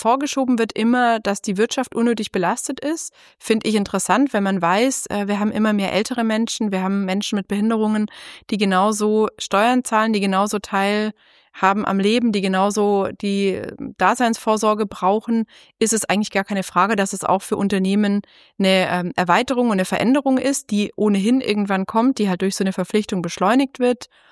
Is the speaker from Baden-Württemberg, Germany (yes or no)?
yes; Baden-Württemberg, Germany; ich bin ja Schwabe, Schwäbin